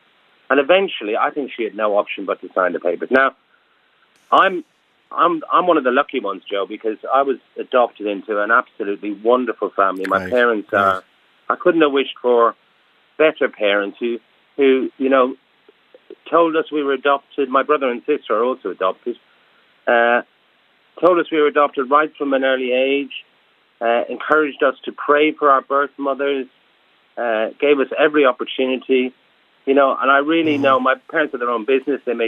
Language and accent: English; Munster, Ireland; born there; I was born in Sean Ross Abbey as well on the 14th of March, 63.